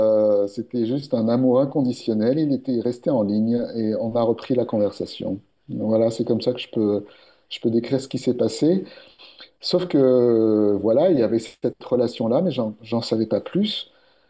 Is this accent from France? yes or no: yes; Paris, Île-de-France, France; born there